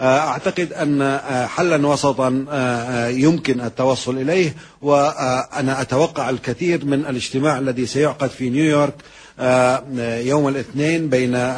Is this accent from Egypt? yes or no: no; Iraq; المهم بالنسبة لنا كعراقيين أننا نموت هنا